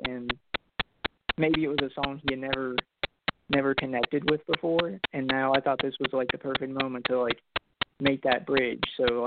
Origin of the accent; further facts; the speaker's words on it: Appalachia, United States; I grew up in Appalachia, and I feel like anytime you listen to Appalachian music, there's that undercurrent.